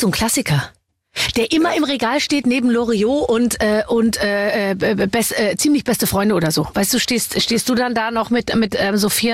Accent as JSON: {"language": "German", "town": "Munich", "region": "Bavaria", "country": "Germany", "said": "ich komme ja aus München"}